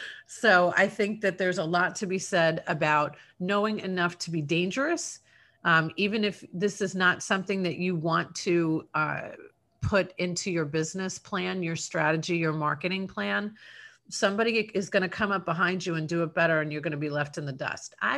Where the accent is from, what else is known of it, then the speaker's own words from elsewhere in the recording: New York, United States; I'm from New York originally, and TikTok sometimes makes me want to move back there.